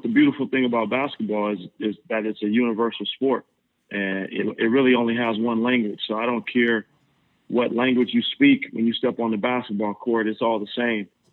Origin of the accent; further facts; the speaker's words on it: California, United States; now in Europe; my first NBA team was the Golden State Warriors, which is my hometown.